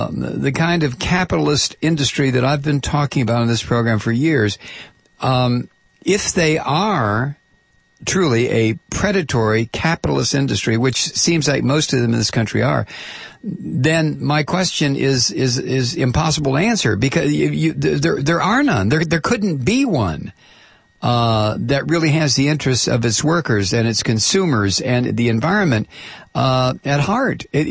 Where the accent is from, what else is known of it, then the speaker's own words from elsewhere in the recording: Toledo, Ohio, United States; I grew up in Toledo. So Fremont was just a hop, skip, and Route 20, I think, out of Toledo.